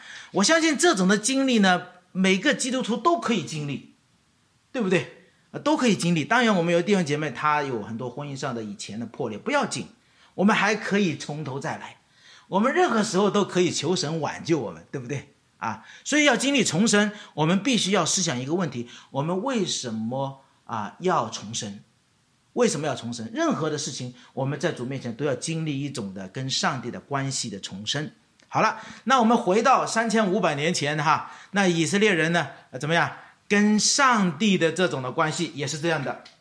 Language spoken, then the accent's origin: Chinese; China; 我是在中国土生土长的